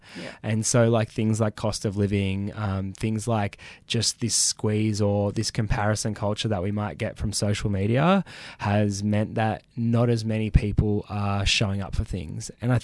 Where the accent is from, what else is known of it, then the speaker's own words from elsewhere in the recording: Nowra, New South Wales, Australia; my earliest memory of growing up in the Shoalhaven or growing up in Nowra, I think just reflecting back on being a kid here